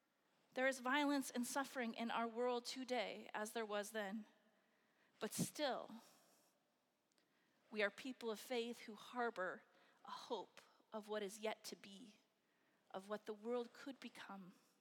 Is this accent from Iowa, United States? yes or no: yes; Iowa, United States; I'm from Iowa. We don't have small family farmers anymore.